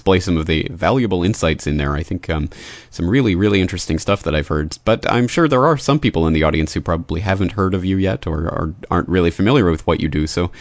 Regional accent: Canada; now in Japan; I am a Canadian citizen living in Japan

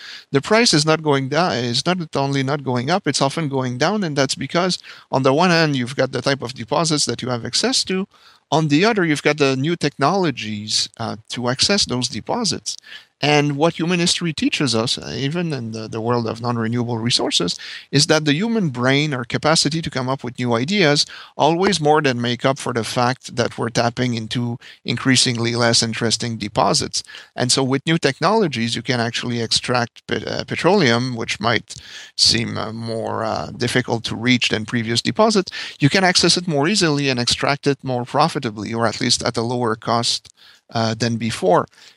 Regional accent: Canada; accent: French-Canadian

